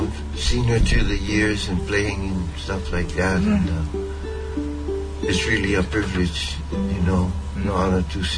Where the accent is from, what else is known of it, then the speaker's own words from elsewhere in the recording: Hawaii, United States; my relationship with Kaimi is I'm from Oahu and live Kama'aina to the Valley of Waimiha.